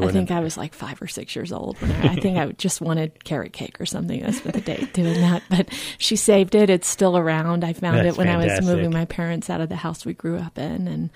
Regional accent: Mobile, Alabama, United States; I grew up in Mobile, Alabama.

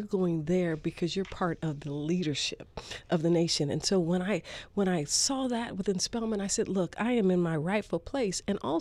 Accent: Los Angeles, California, United States; I came from West LA, California, where I grew up in a real estate brokerage

